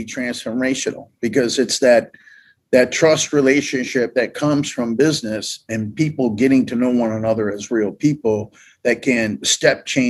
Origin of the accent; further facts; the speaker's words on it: United States; And so me as an American, I was able to have relationships with people that I would never have had a relationship